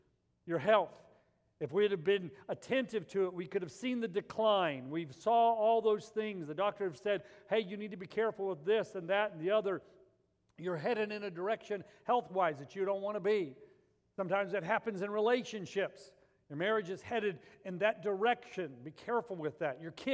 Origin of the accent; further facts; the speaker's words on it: Albuquerque, New Mexico, United States; when I grew up in Albuquerque, there was fire warnings.